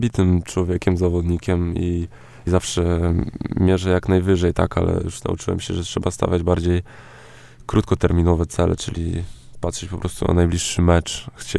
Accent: Elbląg, Warmian-Masurian Voivodeship, Poland; jestem z tamtego miasta, wręcz wychowywałem się przy obiektach treningowych Olimpii Elbląg.

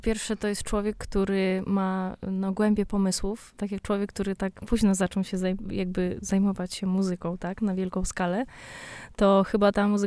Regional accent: Ukraine; now in Poland; a ja przyjechałam z Ukrainy i tego mi bardzo brakowało

